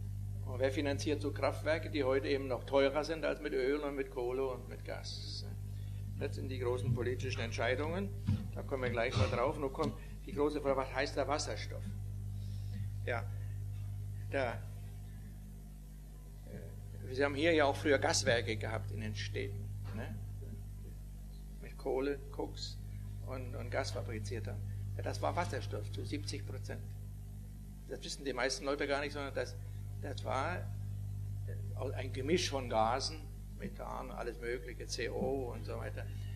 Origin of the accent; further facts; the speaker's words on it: Bavaria, Germany; bei uns in Bayern gibt es eine ganze Menge